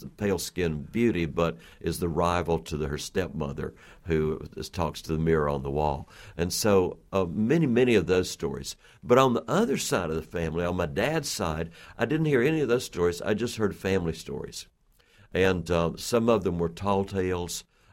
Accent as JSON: {"language": "English", "region": "Appalachia", "country": "United States", "said": "Yeah, we have four tellers here this weekend, and I'm from the Appalachians."}